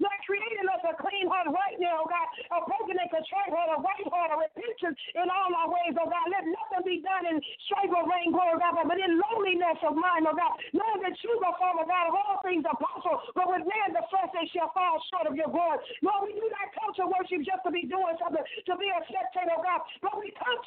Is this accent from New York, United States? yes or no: yes; Long Island, New York, United States; from Long Island